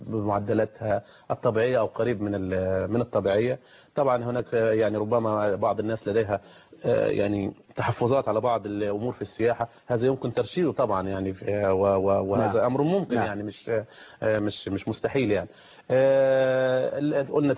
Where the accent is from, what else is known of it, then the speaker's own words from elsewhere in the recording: Egypt; فنأمل إن شاء الله يكون عندنا في مصر رئيس وزراء على هذه الشاكلة.